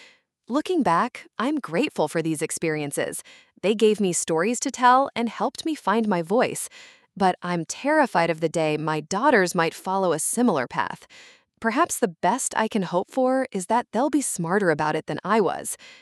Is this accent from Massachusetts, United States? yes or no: no; San Francisco, California, United States; Growing up in San Francisco and attending UCLA exposed me to Asian Americans pursuing diverse paths